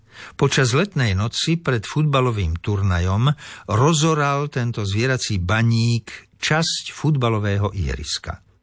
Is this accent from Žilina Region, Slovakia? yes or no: yes; Žilina Region, Slovakia; Jedinou svetlou výnimkou medzi kedysi početnou rodinou koscov u nás na Liptove som bol varí len ja.